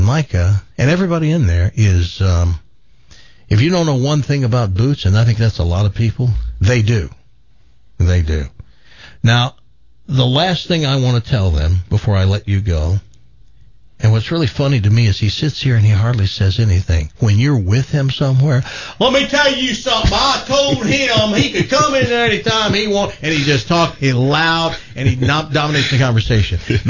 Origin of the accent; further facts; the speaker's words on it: Southern United States, United States; We had poor childhoods in the South, and so I start to just tell him stories.